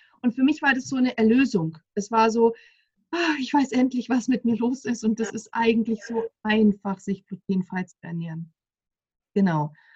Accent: Munich, Bavaria, Germany; now in Wasserburg am Inn, Germany; ich komme aus München, wohne mittlerweile im wunderschönen Wasserburg am Inn in Oberbayern. Bin jetzt 38 Jahre alt

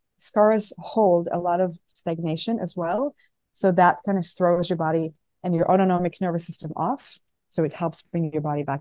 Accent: Israel; Growing up in Israel was fun, but also stressful, because, for example, in the Gulf War in 1991, I was a little girl.

